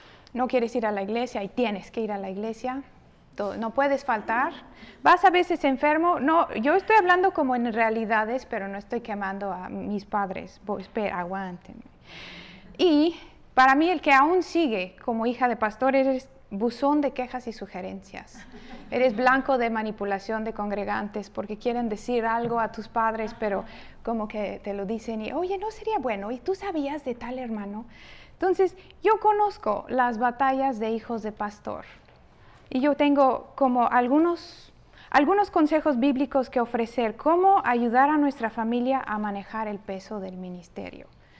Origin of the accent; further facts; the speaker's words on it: Mexico; born there; Yo nací en México, igual que mis hermanas, me considero mexicana, no importa, ignora este rostro. Soy hija de pastor, esposa de pastor, madre de hijos de pastor